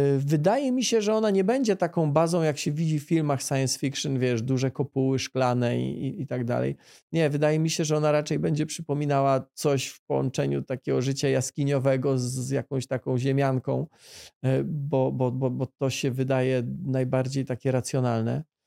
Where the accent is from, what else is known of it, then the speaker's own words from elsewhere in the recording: Silesian Voivodeship, Poland; Ja się tak przyglądam, może dlatego, że jestem ze Śląska, górnictwu kosmicznemu.